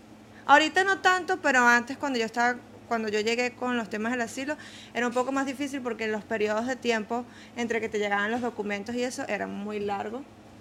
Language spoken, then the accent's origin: Spanish; Venezuela; moved away as an adult; now in United States; Yo vengo de Venezuela, migré por asilo político.